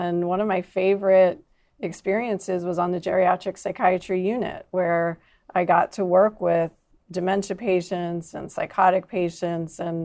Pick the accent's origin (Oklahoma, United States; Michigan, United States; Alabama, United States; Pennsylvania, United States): Pennsylvania, United States; Philadelphia; I grew up in Philadelphia and I had very active grandparents.